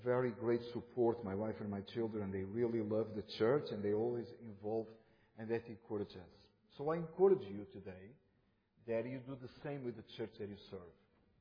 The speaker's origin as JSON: {"language": "English", "country": "Portugal", "tie": "born or raised there", "also_born_or_lived": "Germany", "said": "I born in Portugal. No, I did not. Let me correct that. I raised as a Portuguese. I was raised in Portugal, but I actually born in Germany. But I am serving the Lord in this country for 11 years."}